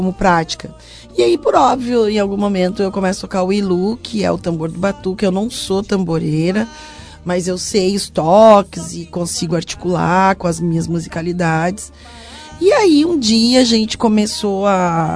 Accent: Rio Grande do Sul, Brazil; a gente, como gaúcho, tem uma expectativa, né?

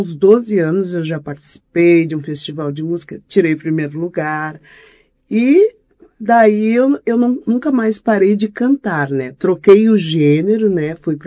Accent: Carazinho, Rio Grande do Sul, Brazil; born there; Eu nasci em Carazinho. E eu fui criada por pastor evangélico, sim, né?

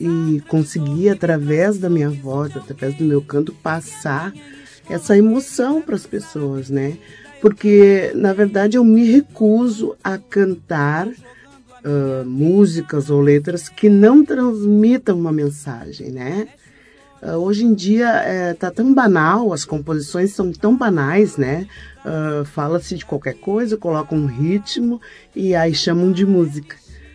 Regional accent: Carazinho, Rio Grande do Sul, Brazil; born there; Eu nasci em Carazinho. E eu fui criada por pastor evangélico, sim, né?

